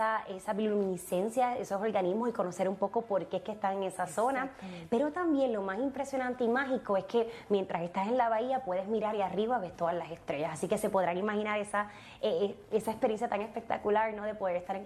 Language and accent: Spanish; Puerto Rico; entender y apreciar lo que somos los boricuas.